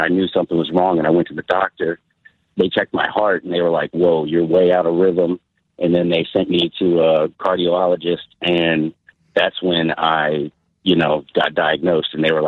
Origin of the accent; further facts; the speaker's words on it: Manassas, Virginia, United States; I'm from Manassas.